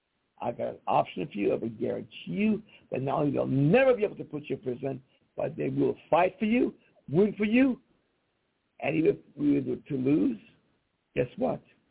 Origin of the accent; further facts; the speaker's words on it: Iran; I came from Iran. We had no freedoms there, right?